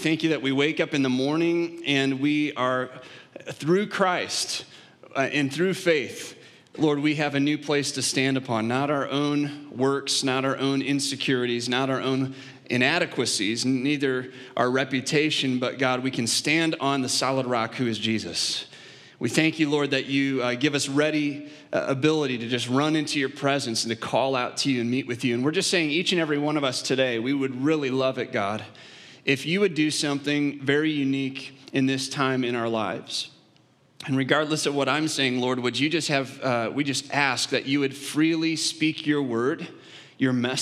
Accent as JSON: {"language": "English", "town": "Moline", "region": "Illinois", "country": "United States", "tie": "born or raised there", "said": "my local hometown. They were Young Life leaders in Moline. We talked yesterday, these guys are from my hometown area, I love that."}